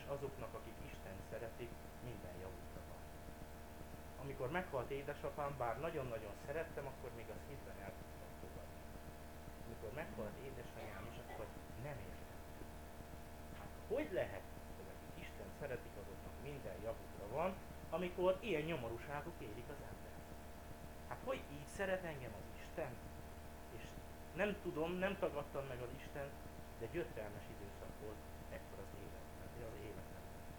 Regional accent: Sárospatak, Borsod-Abaúj-Zemplén, Hungary; én Sárospatakon jártam gimnáziumba, szüleim pont akkor haltak meg, akkor oda jártam az első évbe, és én ott nőttem föl egyedül

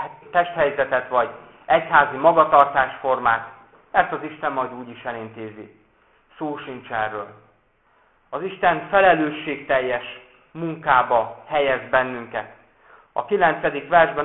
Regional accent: Borsod-Abaúj-Zemplén, Hungary; Én Borsodabói Zemplén megyéből származom

